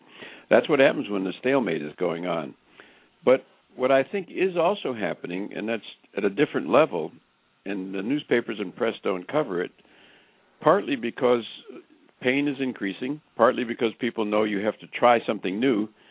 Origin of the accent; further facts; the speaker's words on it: Racine, Wisconsin, United States; I'm from Wisconsin, one of the industrial cities of Wisconsin, Racine